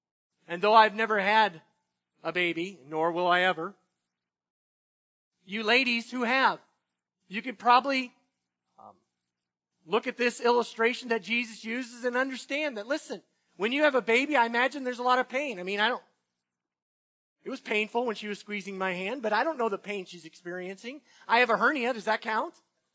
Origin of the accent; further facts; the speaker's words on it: the South, United States; Now, I grew up in the South, and even as Zach's talking, he's using the y'alls already. But, you know, I lived in the South